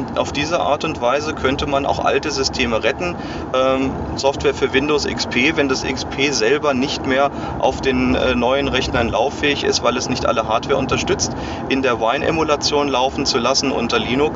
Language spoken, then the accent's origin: German; Germany; Ach, schon aus Deutschland, aber mein Vater ist Österreicher, so. Deswegen habe ich die Staatsbürgerschaft. Damals war das so einfach okay. Geerbt und bin sozusagen Exil-Österreicher.